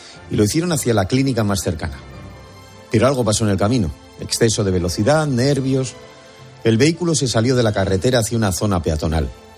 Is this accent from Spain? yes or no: yes; Bilbao, Basque Country, Spain; Sucedió el domingo en mi tierra, en Bilbao.